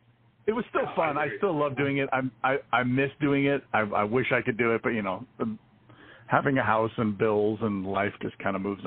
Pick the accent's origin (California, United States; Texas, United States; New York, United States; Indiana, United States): California, United States; Irvine; now in Costa Mesa, United States; I'm in Costa Mesa, California. I grew up in Irvine when it was all orange groves and nothing pretty much out there.